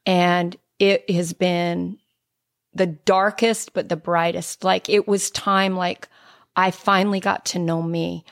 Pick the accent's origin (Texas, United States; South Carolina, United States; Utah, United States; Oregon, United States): Utah, United States; But yeah, I was born and raised in Utah.